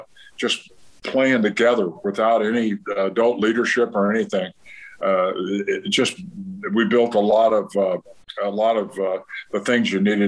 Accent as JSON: {"language": "English", "town": "San Diego", "region": "California", "country": "United States", "tie": "born or raised there", "said": "And I ended up growing up in San Diego"}